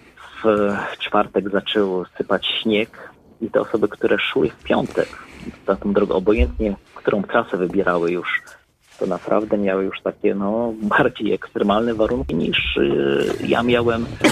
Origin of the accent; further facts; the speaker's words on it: Silesian Voivodeship, Poland; To była droga w moich rodzinnych okolicach na Śląsku.